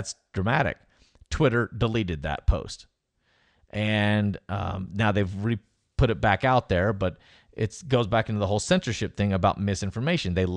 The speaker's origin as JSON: {"language": "English", "region": "Tennessee", "country": "United States", "tie": "born or raised there", "said": "Even though I grew up in Tennessee, I don't know any Vol fans around here."}